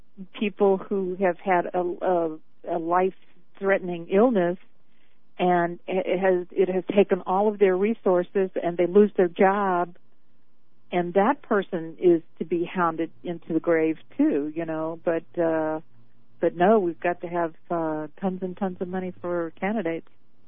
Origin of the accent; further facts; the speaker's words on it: Louisiana, United States; I come from Louisiana and was on a bus one day waiting for it to take off